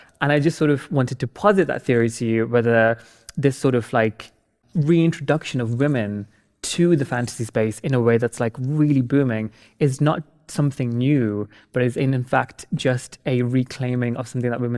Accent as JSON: {"language": "English", "country": "Pakistan", "said": "I'm Pakistani"}